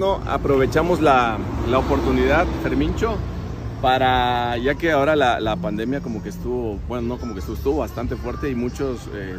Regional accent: Chiapas, Mexico; pensando que somos los mexicanos, somos así, los chiapanecos sobre todo

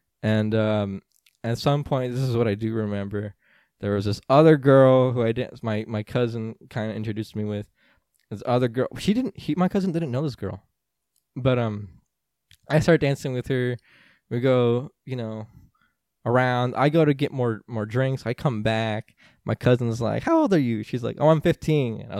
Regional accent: United States; And, like, I'm in America. I mean, I'm from America.

